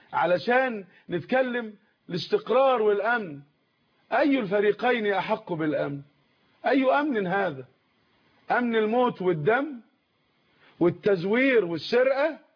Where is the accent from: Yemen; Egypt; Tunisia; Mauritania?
Egypt